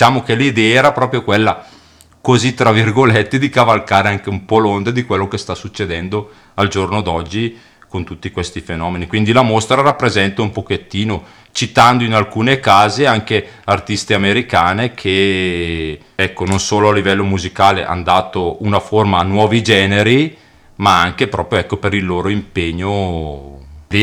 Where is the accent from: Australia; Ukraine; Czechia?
Czechia; Brno, South Moravian Region; Italian is a second language; poter sponsorizzare questa cosa anche non solo nel mio paese che è Brno